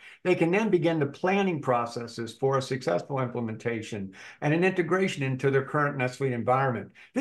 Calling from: Dunlap, Tennessee, United States; Well, I'm in my studio in a barn up on top of a mountain in Dunlap, Tennessee. I live just north of Chattanooga, and this is where I do most of my Oracle work when I'm not out on the road in front of customers.

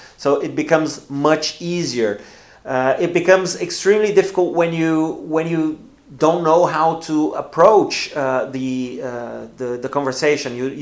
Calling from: Porto Alegre, Rio Grande do Sul, Brazil; English is a second language

